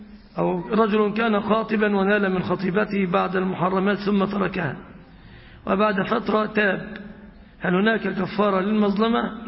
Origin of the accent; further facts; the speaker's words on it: Egypt; يعني عندنا في مصر الرديف يقف بعد 10 سنين مثلا